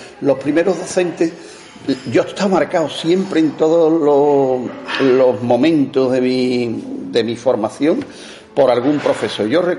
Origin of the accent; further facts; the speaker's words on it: Seville, Andalusia, Spain; lo primero que hacen es devolverme a mi pueblo. Entonces me encuentro una Sevilla que es la que me encuentro muy a gusto, que es la Sevilla de la periferia, no la Sevilla intramuros de la que habla tanta gente, sino de la Sevilla de la periferia, en la que yo me he criado